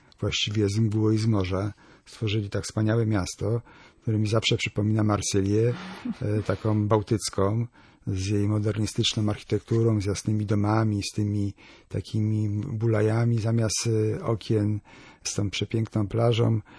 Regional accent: Kwidzyn, Pomeranian Voivodeship, Poland; moje rodzinne miasto Kwidzyn, zainteresowane bardzo moimi książkami

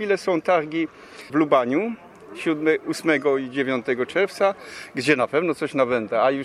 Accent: Kościerzyna, Pomeranian Voivodeship, Poland; ja muszę powiedzieć, że jestem z Kościerzyny

